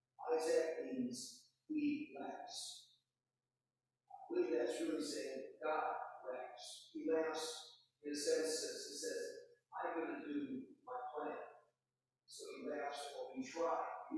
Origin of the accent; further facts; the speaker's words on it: Chicago, Illinois, United States; unfortunately, I'm from Chicago, and I say, really?